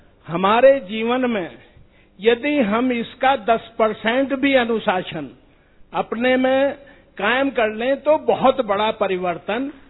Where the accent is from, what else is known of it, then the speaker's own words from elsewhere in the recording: Uttar Pradesh, India; मैं यूपी से आया हूं और